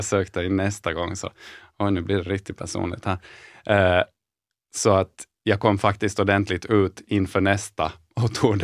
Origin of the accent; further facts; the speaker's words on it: Jakobstad, Ostrobothnia, Finland; Så jag är uppväxt i Jakobstad och en mindre stad.